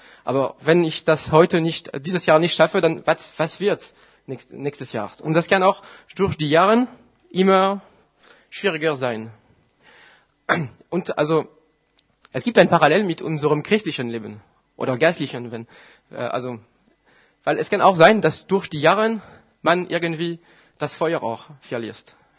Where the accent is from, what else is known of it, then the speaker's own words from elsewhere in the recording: France; German is a second language; Ich bin Franzose und stolz davon zu sein.